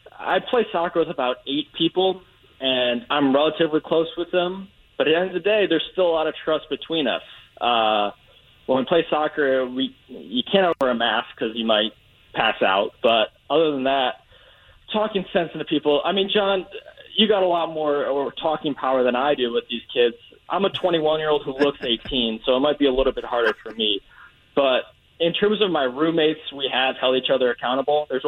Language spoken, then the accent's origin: English; Chicago, Illinois, United States; As much as pains me to say, I'm from Chicago, I'm a Bulls fan